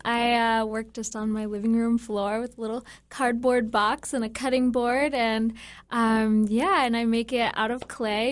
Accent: Juneau, Alaska, United States; And I'm from Juneau, and so...

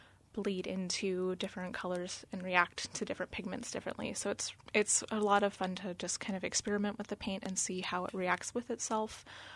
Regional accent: Alaska, United States; also born or lived in Skwentna; I grew up in the Mat-Su, but when I was really little, we lived in Skwetna and things like that.

